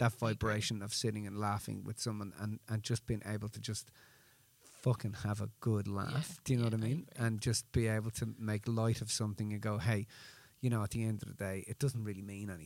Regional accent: Ireland; I mean, I'm Irish. That's how they handle it.

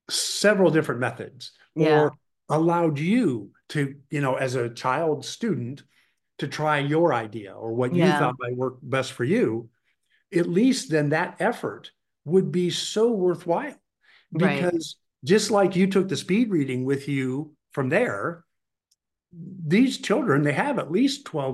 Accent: Ohio, United States; moved away; You know, we now live in Arizona. You know, we came from Ohio.

